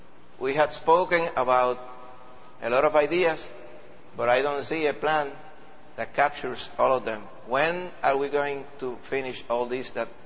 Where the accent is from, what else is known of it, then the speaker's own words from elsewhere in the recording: Puerto Rico; Nosotros como puertorriqueños siempre tomamos la ofensa, la tomamos como una ofensa personal.